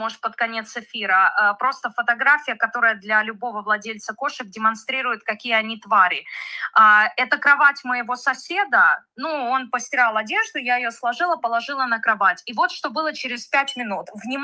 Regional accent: Russia; moved away as an adult; а мы из России уехали в 8-м

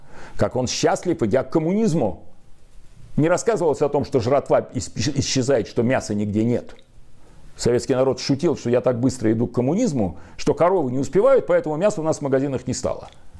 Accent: Saint Petersburg, Russia; Ну, например, я рос в Ленинграде.

